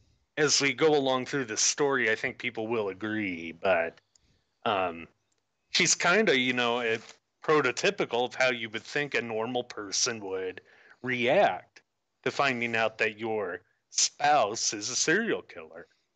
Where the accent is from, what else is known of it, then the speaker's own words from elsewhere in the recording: Midwest, United States; I am a Midwesterner myself, although I'm not from Indiana. I'm from not horribly far, I guess.